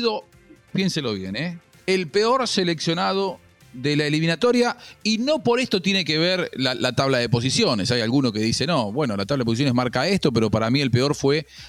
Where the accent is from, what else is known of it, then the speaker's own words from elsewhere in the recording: Argentina; los únicos que estamos tranquilos acá somos los argentinos